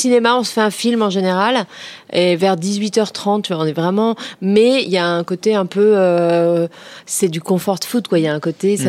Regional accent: Créteil, Île-de-France, France; j'ai grandi à Créteil, donc j'ai été largement servie en trucs indus.

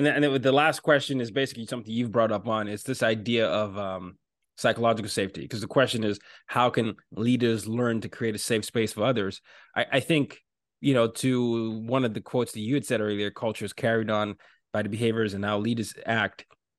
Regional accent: Lagos, Nigeria; And this reminds me of my hometown, Lagos, Nigeria.

